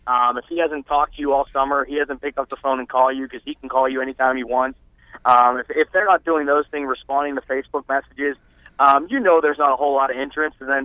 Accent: Pittsburgh, Pennsylvania, United States; I'm a guy from Pittsburgh. I think we get 350 days of rain there or snow.

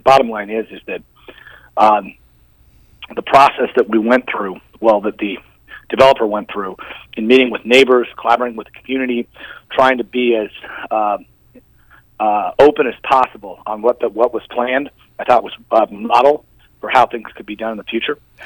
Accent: Arizona, United States; I grew up in Midtown, and people look at the Great Western Bank building, which is now, I guess they call it 5555 Broadway or whatever it is.

